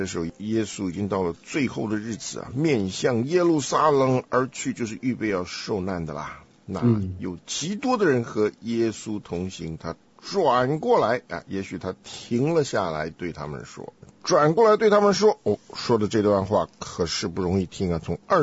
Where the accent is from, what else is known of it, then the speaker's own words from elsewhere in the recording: China; 我们中国人最有兴趣的这种事情他就不写，对吧？